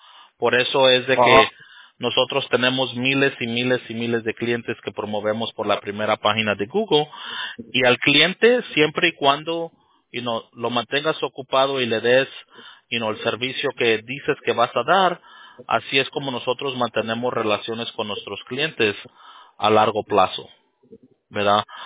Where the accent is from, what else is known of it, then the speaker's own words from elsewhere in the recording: Mexico; Que yo soy, y Roberto somos mexicanos.